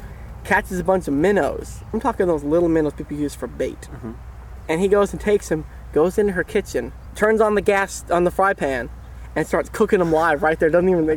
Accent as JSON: {"language": "English", "region": "Florida", "country": "United States", "tie": "born there", "said": "So I was born in Florida."}